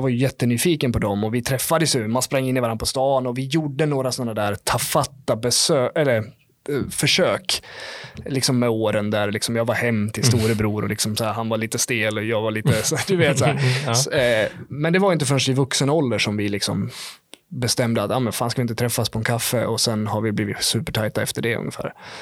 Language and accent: Swedish; Sundsvall, Västernorrland County, Sweden; born there; moved away; Så jag föddes i Sundsvall, flyttade därifrån, mamma tog med sig mig därifrån och stack från farsan.